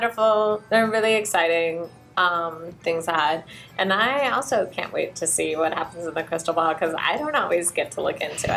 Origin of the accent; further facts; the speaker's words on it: Portland, Oregon, United States; One of the things, I grew up in Portland. I've moved away several times, but this is my city. This is my home.